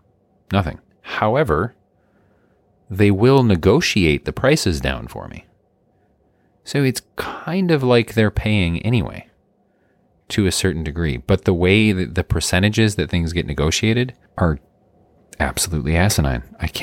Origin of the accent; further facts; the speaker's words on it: Midwest, United States; I'm from the Midwest, so I just apologize for everything.